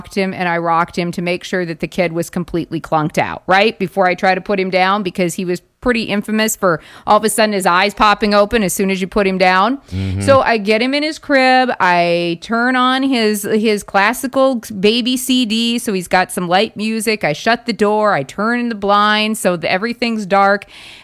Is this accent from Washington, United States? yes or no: no; South Dakota, United States; And then I always like to check my home state of South Dakota